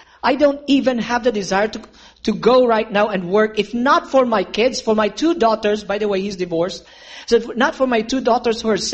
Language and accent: English; Philippines; Said, I told you, I'm from the islands, from the Philippines.